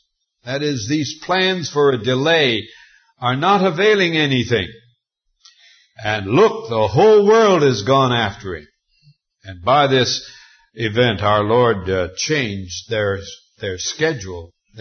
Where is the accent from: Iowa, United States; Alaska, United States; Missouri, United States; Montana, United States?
Montana, United States; Growing up in Montana, I used to ride horses that had never been ridden before.